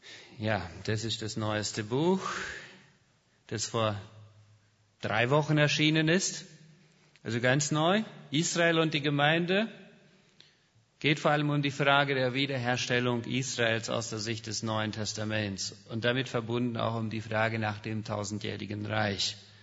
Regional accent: Chaco, Paraguay; Bin geboren, aufgewachsen im Busch vom Chaco Paraguays. Hab 7 Geschwister. Mein Vater war ursprünglich Lehrer und später Pastor. Ansonsten sind wir auf dem Bauernhof aufgewachsen.

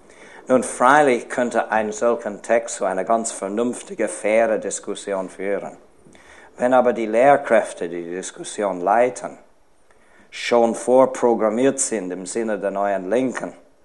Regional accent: Switzerland; ein Lehrerbegleitheft, das bei uns in der Schweiz gebraucht wird

